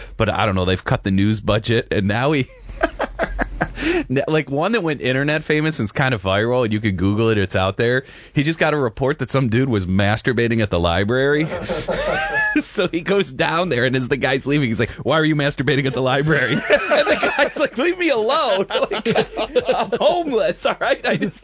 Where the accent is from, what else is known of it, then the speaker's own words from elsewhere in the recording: Cleveland, Ohio, United States; I'm from Cleveland originally.